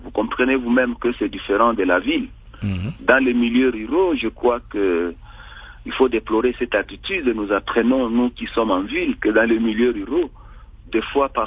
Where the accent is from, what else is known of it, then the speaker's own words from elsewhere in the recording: Bukavu, South Kivu, DR Congo; Je n'ai pas vu une école dans la ville comme chez nous à Bukavu ici qui s'est laissée...